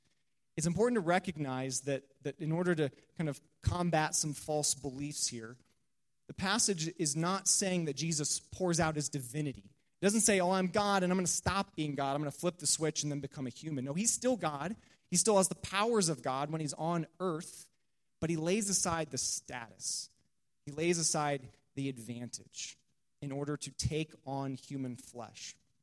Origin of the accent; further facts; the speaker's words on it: Fort Wayne, Indiana, United States; I am from Indiana. I am from Fort Wayne, Indiana. I'm from a suburb of Fort Wayne, Indiana, and it is predominantly white, upper middle class.